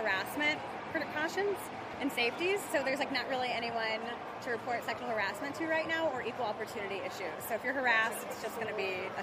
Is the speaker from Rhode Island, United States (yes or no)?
no; Illinois, United States; I mean, I'm from Southern Illinois, so I know, I see Facebook, I see all their arguments